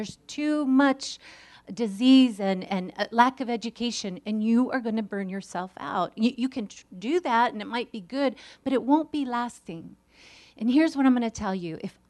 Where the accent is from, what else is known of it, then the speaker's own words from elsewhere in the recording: United States; I mean, I'm an American.